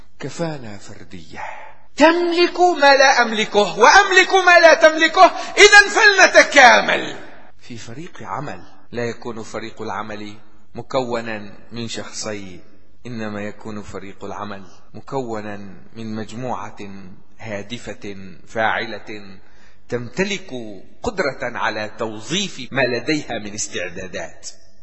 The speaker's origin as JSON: {"language": "Arabic", "country": "Syria", "said": "لكنني أستنكر وأستغرب أن يدخل مثل هذا إلى بلدنا سوريا"}